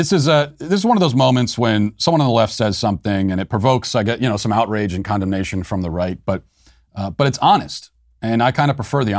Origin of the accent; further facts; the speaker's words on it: United States; But for me as an American, the worst outcome is that Americans end up losing their lives by the thousands or the millions potentially